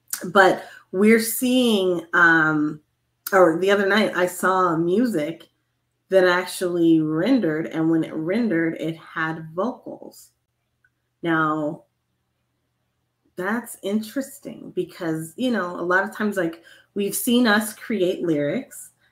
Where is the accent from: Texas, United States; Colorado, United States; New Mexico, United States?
Colorado, United States; I'm from Colorado and that ain't foreign to me.